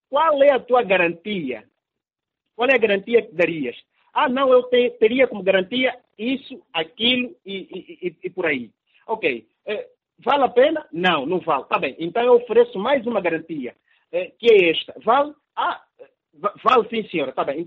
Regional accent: Angola

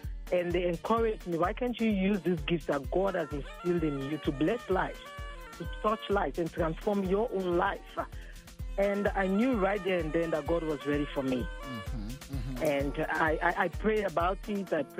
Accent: Southern Province, Sierra Leone; now in United States; I'm from Sierra Leone, from Moyamba District, Kayamba Chiefdom.

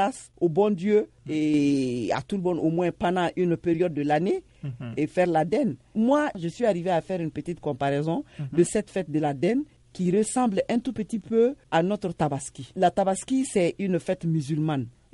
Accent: Mali; chez nous, en Afrique de l'Ouest

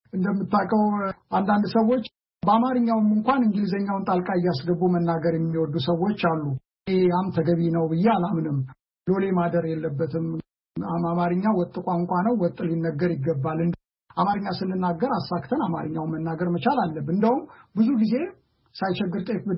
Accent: Addis Ababa, Ethiopia; እኔ ወልጄ ያደኩት አዲስ አበባ ነው የአማርኛ ቋንቋዬ ነው ብዬ ነው ማምነው። ሌሎችንም ቋንቋዎች ግዕዝም ቋንቋዬ ነው ብዬ ነው ማምነው። ግዕዝም ብዙ ገብቼ ባልሄድም ተምሬያለሁ፣ አማርኛም ተምሬያለሁ። ሌሎችንም አንዳንድ ቋንቋዎችን የአገር ቤት የሚነገሩ ቋንቋዎች አውቃለሁ።

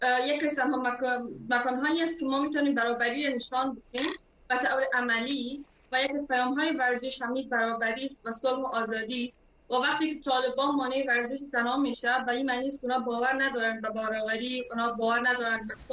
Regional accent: Afghanistan; ما از افغانستان هستیم

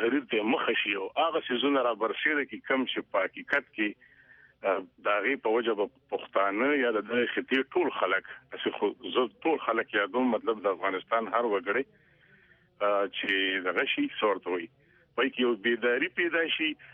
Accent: Khyber Pakhtunkhwa, Pakistan; زه یم له پاکستان د پښتونخوا یم

